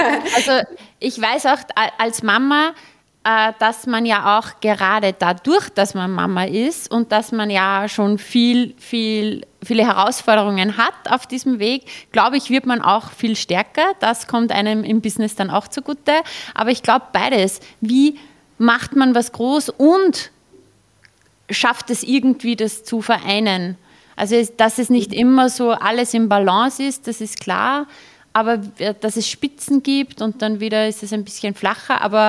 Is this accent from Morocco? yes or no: no; Sierning, Upper Austria, Austria; ich komme ja aus Oberösterreich, aus Sierning, jetzt auch vom Land.